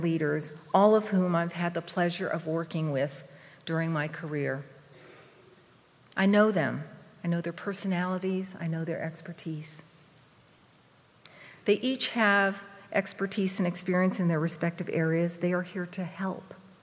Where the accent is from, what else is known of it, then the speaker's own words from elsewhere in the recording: Oakland, California, United States; when I was a little girl growing up in Oakland.